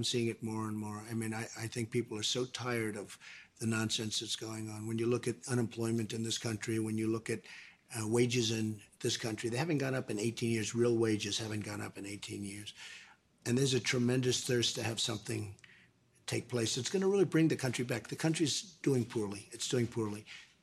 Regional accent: Queens, New York, United States; Well, I grew up in Queens. And my father was a builder. He built houses and middle-income apartments in Brooklyn and Queens, mostly.

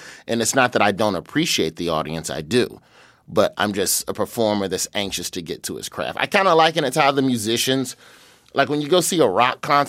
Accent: Alabama, United States; moved away as an adult; now in Los Angeles, United States; My first 9 years of comedy from 98 until I moved to Los Angeles, you know, I was a Southern and Midwest act.

